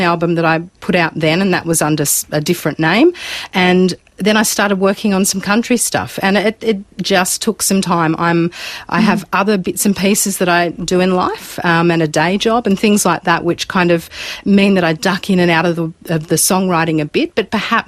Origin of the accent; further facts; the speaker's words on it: Sydney, New South Wales, Australia; Yeah, I was. I spent a bit of time overseas